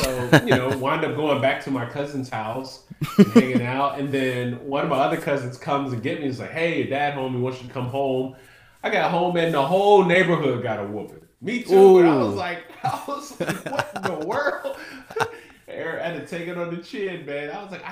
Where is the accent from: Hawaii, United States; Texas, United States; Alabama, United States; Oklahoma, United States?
Alabama, United States; Huntsville; But I loved it, man. I loved growing up in Alabama. I lived in a small town, and then we moved into the city, which it's not really like a crazy city.